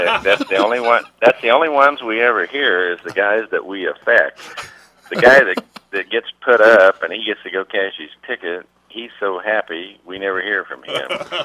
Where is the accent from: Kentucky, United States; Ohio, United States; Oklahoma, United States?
Oklahoma, United States; Manchester; I was born in Manchester, Oklahoma, and we lived on a wheat farm down there. But my parents always raced up here in the summer.